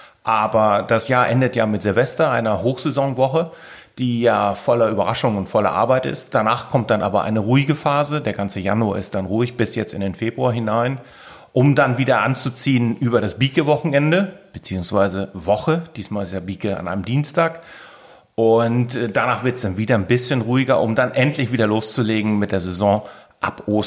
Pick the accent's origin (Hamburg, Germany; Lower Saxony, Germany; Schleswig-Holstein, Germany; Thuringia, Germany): Schleswig-Holstein, Germany; Keitum; bin jetzt 58 Jahre alt. Ich bin ein gebürtiger Sylter, Keitumer